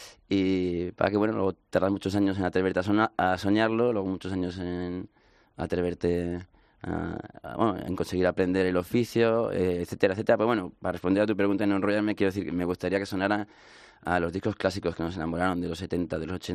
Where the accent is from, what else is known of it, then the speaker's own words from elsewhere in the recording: Valladolid, Castile and León, Spain; now in Madrid, Spain; los chicos que venimos de provincias, como yo, que soy de Valladolid, y vinimos con nuestra pequeña maleta de cartón llena de sueños, buscando ese Madrid mítico